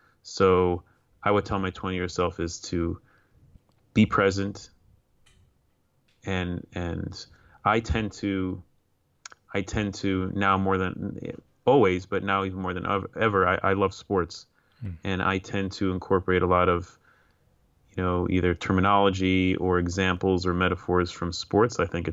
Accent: Chicago, Illinois, United States; so I grew up in Chicago and I was a tremendous Chicago Bulls fan.

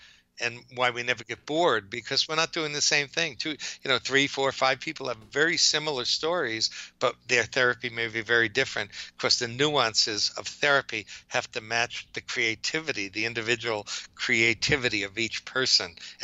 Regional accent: New Jersey, United States; I'm from Jersey, so Jersey, we have an ocean closer, but we still go up.

